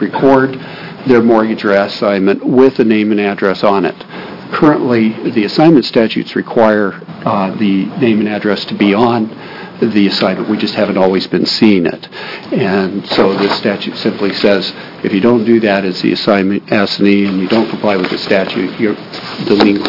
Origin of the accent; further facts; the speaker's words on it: Eugene, Oregon, United States; I'm an attorney from Eugene, Oregon